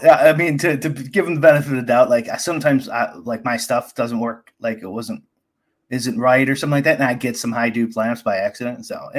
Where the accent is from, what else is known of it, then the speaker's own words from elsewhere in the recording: Chicago, Illinois, United States; I'm not much of a fan, but like, I'm a Chicagoan.